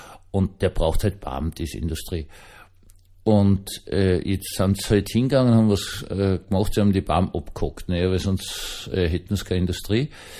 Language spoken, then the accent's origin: German; Austria; und ich so als Österreicher, mein Gott, Waldbrand und furchtbar und grauenvoll